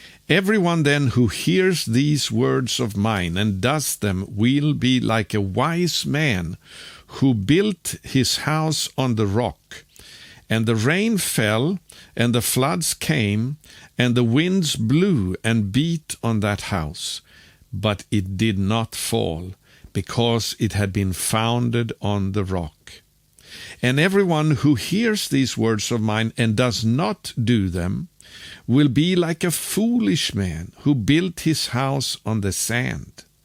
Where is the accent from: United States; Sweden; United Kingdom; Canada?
Sweden